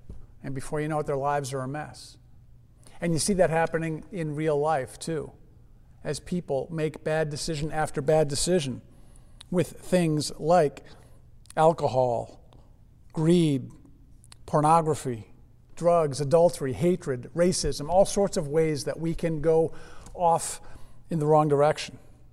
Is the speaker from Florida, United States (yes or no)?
no; Connecticut, United States; I grew up in Connecticut, and about age 12, I think it was, I found myself in a little gift shop